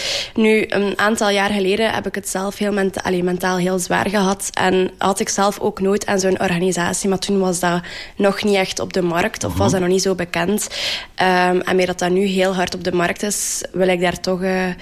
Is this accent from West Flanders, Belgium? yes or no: no; Zwalm, East Flanders, Belgium; ik kom van Zwalm. Ik ben 21 jaar oud. Ik woon ondertussen een jaar samen met mijn vriend in Zwalm ook.